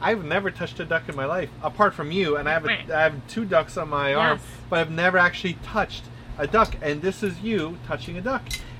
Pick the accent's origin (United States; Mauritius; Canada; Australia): Canada; accent: Canadian; Cantaloupe is my Canadian accent.